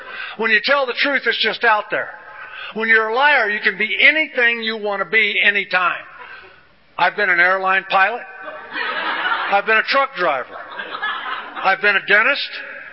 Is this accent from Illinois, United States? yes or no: yes; Danville, Illinois, United States; born there; See, I come from a good home. I was born in Danville, Illinois.